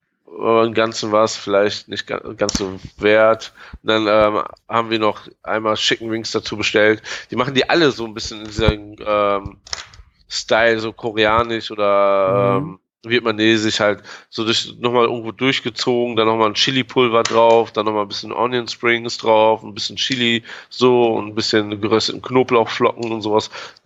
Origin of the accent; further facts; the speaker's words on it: Croatia; Als Kroate muss man sowas haben, ne?